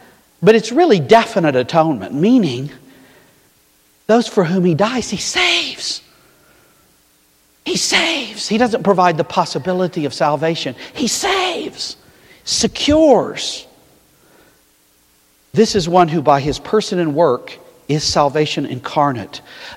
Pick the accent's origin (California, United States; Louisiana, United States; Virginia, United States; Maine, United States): Maine, United States; Literally, I'm a Mainer. I'm from Maine.